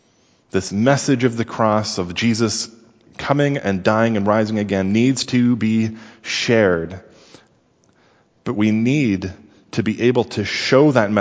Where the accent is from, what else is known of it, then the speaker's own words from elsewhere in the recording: Sudbury, Ontario, Canada; the place where I grew up in Sudbury has about 300 lakes just within the city limits, so there's lakes everywhere.